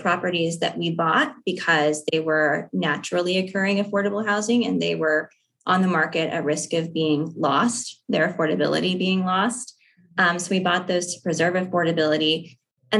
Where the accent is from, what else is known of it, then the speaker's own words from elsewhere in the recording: Kentucky, United States; also born or lived in New York; Well, I grew up in Kentucky and then spent about, you know, 10, 15 years in New York. So I've been kind of up and down the East Coast and in the South.